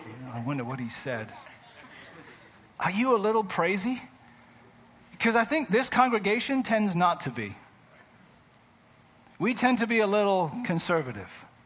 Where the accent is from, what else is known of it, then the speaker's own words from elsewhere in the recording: United Kingdom; I come from a reserved family. I get it. I'm British. The cold British side of things.